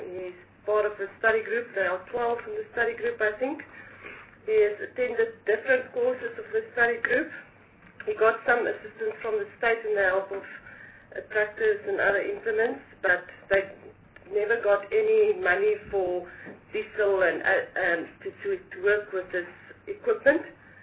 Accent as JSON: {"language": "English", "country": "South Africa", "first_language": "Afrikaans", "second_language": "English", "said": "My first language is Afrikaans, Chair, so you're asking the wrong person to translate it."}